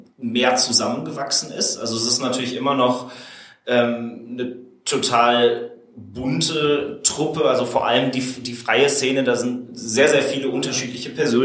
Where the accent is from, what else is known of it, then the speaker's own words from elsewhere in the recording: St. Tönis, North Rhine-Westphalia, Germany; Genau, ich bin in St. Tönis aufgewachsen und in Krefeld dann zur Schule.